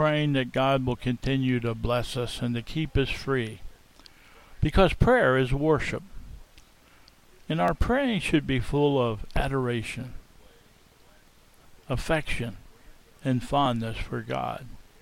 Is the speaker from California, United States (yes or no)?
no; Pennsylvania, United States; I'm from Pennsylvania originally, And on our license plates, it used to say, "You have a friend in Pennsylvania."